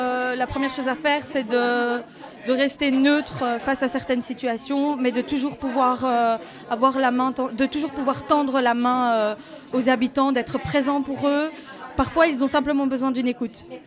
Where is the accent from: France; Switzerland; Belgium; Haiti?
Belgium; Laeken, Brussels-Capital Region; Je viens de Laeken, donc à plus d'une heure d'ici